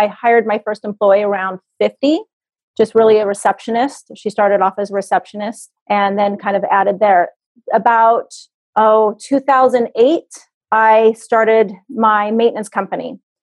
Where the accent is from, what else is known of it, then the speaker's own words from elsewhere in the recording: Minnesota, United States; I'm from Minnesota, and I run a property management company since 2001.